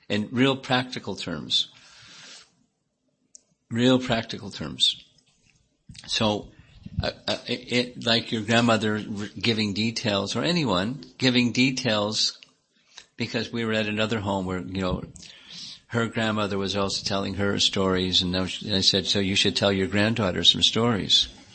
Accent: United States; Growing up in America, I didn't know anything about Vedic culture or anything.

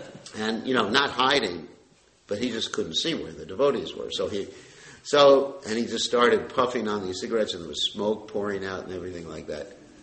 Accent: New York, United States; And then I said, I'm a Brahmin from New York.

